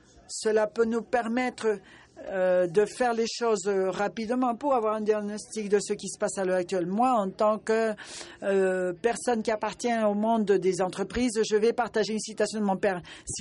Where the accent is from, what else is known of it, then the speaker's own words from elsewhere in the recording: Jamaica; French is a second language; je fais partie du programme Fellowship et je viens de la Jamaïque.